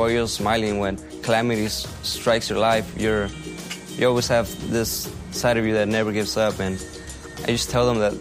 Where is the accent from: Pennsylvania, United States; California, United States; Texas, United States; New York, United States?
Texas, United States; Dallas; Growing up in East Dallas, it was a little tough and not safe at times.